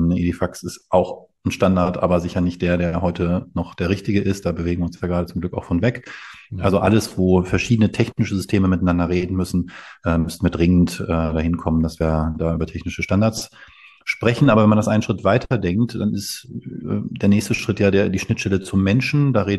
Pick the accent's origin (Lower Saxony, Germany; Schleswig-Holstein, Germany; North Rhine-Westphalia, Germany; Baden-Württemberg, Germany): Lower Saxony, Germany; Ich komme ja aus der Region, Wolfsburg hat das mal probiert vor vielen Jahren.